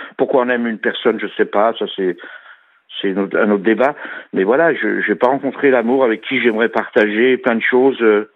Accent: Lyon, Auvergne-Rhône-Alpes, France; puisque nous sommes lyonnais à la base

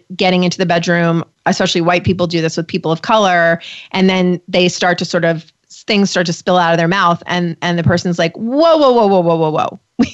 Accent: New York, United States; I grew up in New York, so you might say, well, yeah, I mean, if you grew up on Long Island, you just met only Jewish people. But I actually grew up in an all-white Christian town with no Jewish people.

